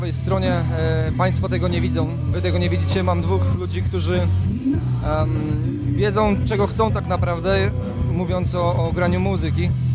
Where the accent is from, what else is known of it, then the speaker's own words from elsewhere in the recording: Wschowa, Lubusz Voivodeship, Poland; ja jestem ze Wschowy, więc pochodzę z tego województwa.